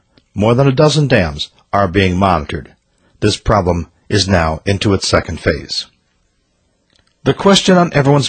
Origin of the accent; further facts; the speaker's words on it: Minnesota, United States; I grew up in Minnesota. I remember home heating oil was probably 26 cents a gallon.